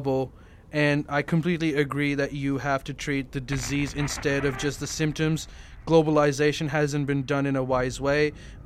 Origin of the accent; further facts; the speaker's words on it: Upper Makefield, Pennsylvania, United States; I'm from Upper Makefield, Pennsylvania. I went to school in Boston, Cambridge, and spent lots of time in New York City, so that's where my bias comes from.